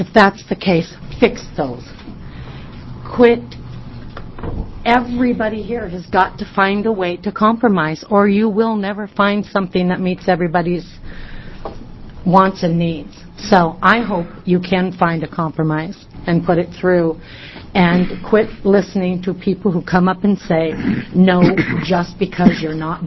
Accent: Oregon, United States; I'm from Clackamas County.

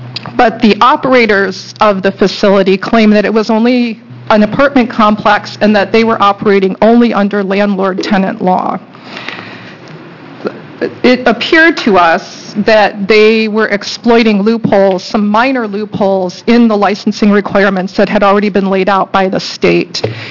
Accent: Hillsborough, United States; I'm from Hillsborough

